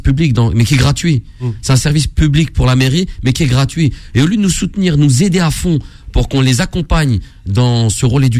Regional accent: France; born there; je suis français, je suis né en France

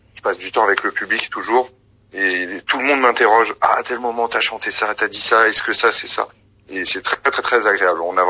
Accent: Paris, Île-de-France, France; J'ai grandi à Ménilmontant, donc c'est un quartier où il y a beaucoup d'Algériens, notamment des Kabyles, mais pas que, il y a beaucoup d'Algériens en général.

